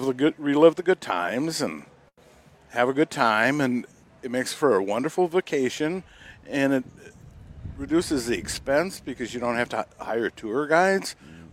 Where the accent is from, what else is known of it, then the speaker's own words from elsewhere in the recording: Stoughton, Wisconsin, United States; from Stoughton, Wisconsin.